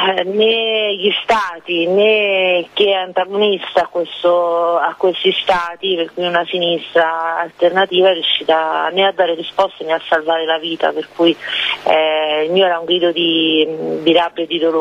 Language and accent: Italian; Salerno, Campania, Italy; now in Florence, Italy; visto che vengo da Salerno ma vivo a Firenze